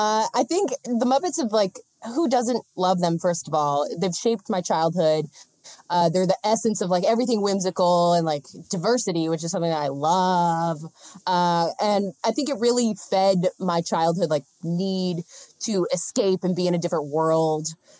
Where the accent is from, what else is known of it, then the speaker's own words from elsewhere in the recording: San Diego, California, United States; So SeaWorld and Legoland, because I grew up in San Diego